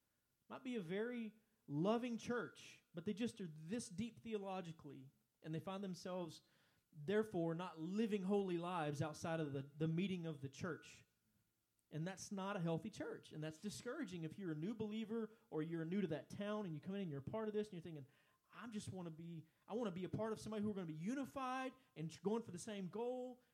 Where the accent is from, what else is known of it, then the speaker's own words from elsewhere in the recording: Texas, United States; When I grew up in East Texas, we were blessed to have both grandparents living in the same town.